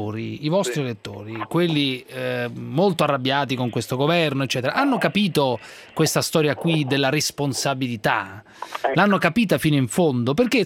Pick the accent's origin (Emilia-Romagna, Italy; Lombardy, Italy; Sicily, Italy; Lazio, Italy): Lazio, Italy; Rome; born there; No, non sono, sono nato a Roma, però una parte della mia famiglia